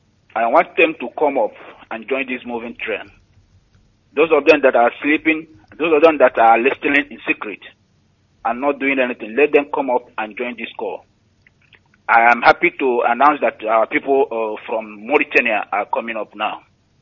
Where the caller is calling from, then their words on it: Dakar, Senegal; I'm calling from Dakar, Senegal.